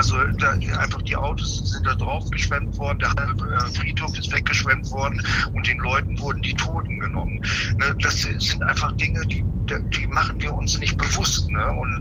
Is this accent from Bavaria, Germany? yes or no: no; North Rhine-Westphalia, Germany; Ursprünglich komme ich aus NRW, aber ich bin aus Bad Marienberg dorthin gekommen.